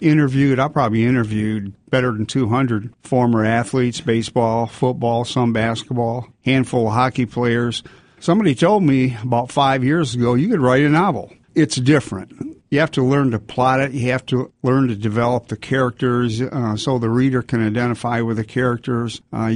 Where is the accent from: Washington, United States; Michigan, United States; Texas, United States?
Michigan, United States; Flint; He's somebody from Michigan. I'm from Michigan. He's somebody from Flint. I'm from Flint. And I'm also an Eastern Michigan grad.